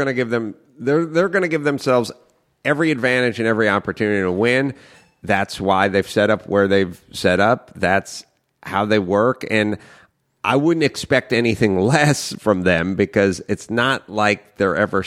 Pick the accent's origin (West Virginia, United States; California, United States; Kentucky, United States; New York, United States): California, United States; North Hollywood; I grew up in North Hollywood, you know, just me and young Raffles